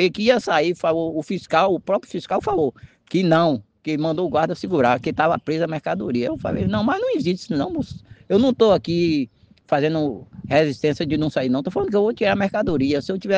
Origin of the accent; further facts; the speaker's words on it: Itapetinga, Bahia, Brazil; Por sinal, a gente que somos daqui de Itapetinga, né?